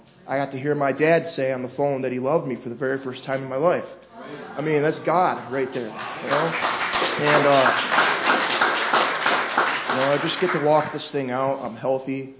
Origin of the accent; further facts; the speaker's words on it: Michigan, United States; now in Florida, United States; I grew up in Michigan. Apparently I have an accent. I didn't know that before I came down here to Florida